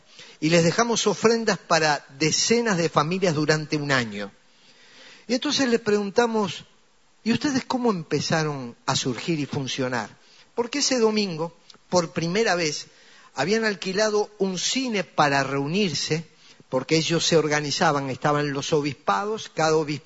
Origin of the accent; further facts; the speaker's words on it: Uruguay; born there; yo hablo español y me están entendiendo porque todos nacimos en Uruguay.